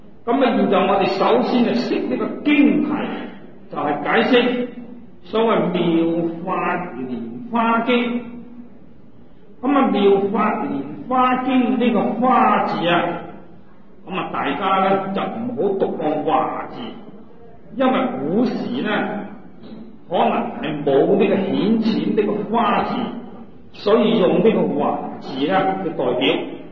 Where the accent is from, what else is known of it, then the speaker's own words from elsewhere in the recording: China; 那么说明我们中国人啊，对于